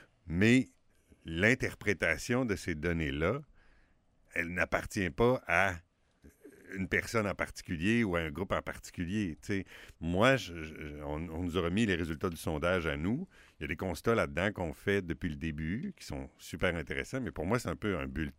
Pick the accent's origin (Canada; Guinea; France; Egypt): Canada; Lévis, Quebec; On est d'abord de Saint-Étienne, de Pintemps, de Charny, de Brackenville, avant d'être de Lévis. Mais on est de Lévis aussi, là, c'est pas contradictoire.